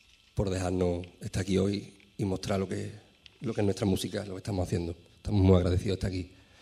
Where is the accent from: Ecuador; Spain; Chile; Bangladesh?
Spain; Seville, Andalusia; Nosotros venimos de Sevilla y esta es nuestra forma de hacer jazz con la música de nuestra tierra, que es el flamenco que tanto amamos